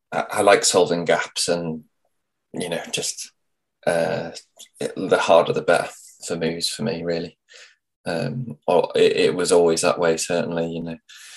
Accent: Carlisle, North West England, United Kingdom; And there's really small, like I grew up around Carlisle in the Eden Valley, I got into climbing around the early 2000s.

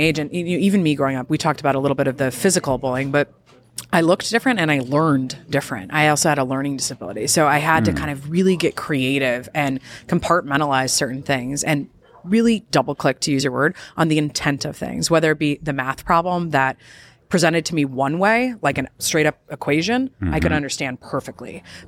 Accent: Iowa, United States; I'm originally from Iowa. Not a lot to do there all the time.

